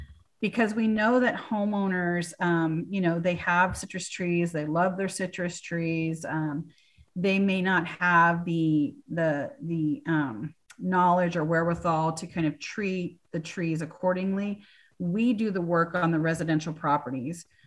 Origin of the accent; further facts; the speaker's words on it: California, United States; I grew up in California, and the ability to go and pick a piece of fruit off of your tree in your backyard.